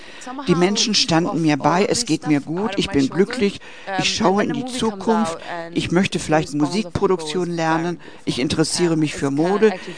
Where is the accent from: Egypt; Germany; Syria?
Syria; moved away; ich bin aus Syrien, ich bin genauso wie ihr vor einem Jahr hier angekommen.